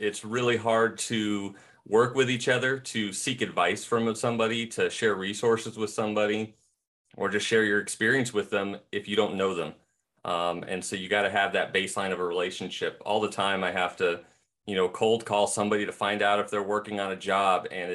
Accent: California, United States; we really need something like this in my home state. I'm going all over the place, but there's just nothing like this back at home in California.

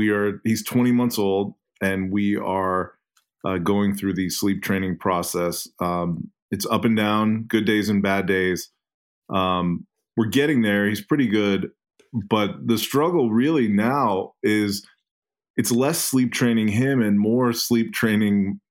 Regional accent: California, United States; I'm from the Bay Area. I'm currently living in Wisconsin.

